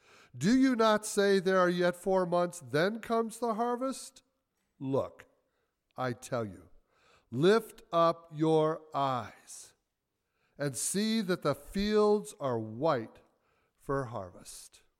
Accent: Michigan, United States; now in Chicago, United States; I was raised in Michigan. My wife and I eventually ended up in Chicago, where we have been for the last 40-some years

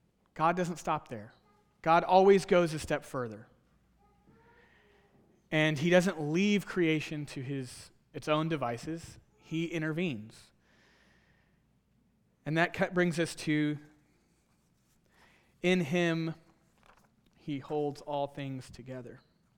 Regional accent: Texas, United States; Many of you know that I'm from Texas.

